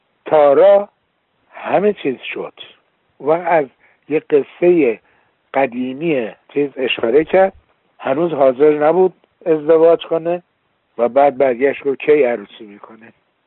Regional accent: Iran; moved away; من 40 سال از ایران بیرونم و همش فکر میکنم

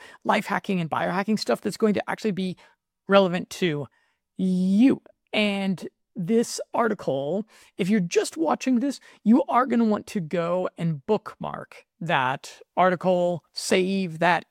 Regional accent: United States; Okay, I'm an American, so it's a self-critical reference

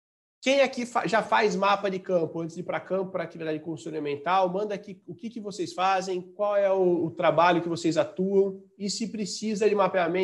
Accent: Santa Bárbara d'Oeste, São Paulo, Brazil; Eu sou de Santa Bárbara do Oeste.

